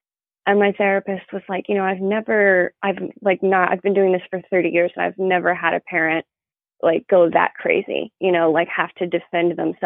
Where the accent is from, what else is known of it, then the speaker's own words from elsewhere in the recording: the South, United States; I'm from the South. It's very, it's just a whole new world down there.